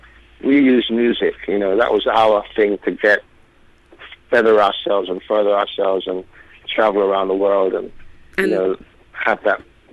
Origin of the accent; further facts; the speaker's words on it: London, United Kingdom; I love growing up in London because I met so many people from all over the planet.